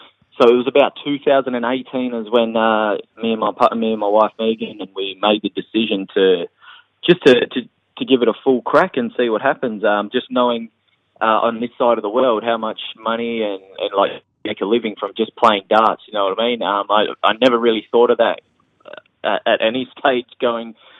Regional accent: Maddington, Western Australia, Australia; Yeah, so I grew up in Maddington, lived there for, ages and ages.

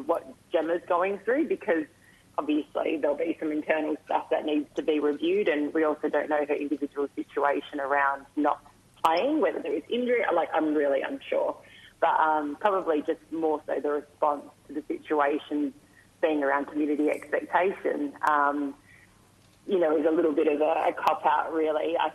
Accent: Western Australia, Australia; I grew up in the Kimberley, and the town I came from, we had 80 to 90% Aboriginal students at our school.

